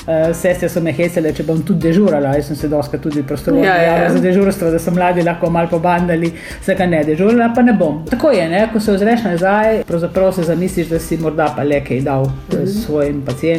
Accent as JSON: {"language": "Slovenian", "town": "Prem", "region": "Littoral–Inner Carniola", "country": "Slovenia", "tie": "born there", "lives_now": "Ilirska Bistrica, Slovenia", "said": "Jaz sem rojena na Premu, prav doma sem rojena."}